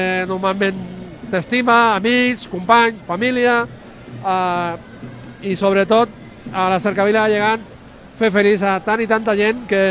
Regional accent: Ripollet, Catalonia, Spain; now in Sabadell, Spain; Jo no soc d'aquí, jo soc fill de Ripollet. El que passa que, bueno, visco aquí a Sabadell des que em vas casar. Fa 18 anys

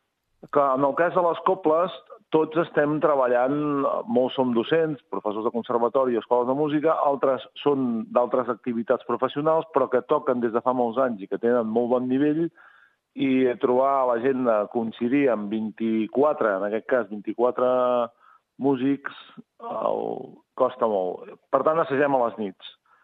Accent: Sabadell, Catalonia, Spain; jo sóc d'aquí Sabadell

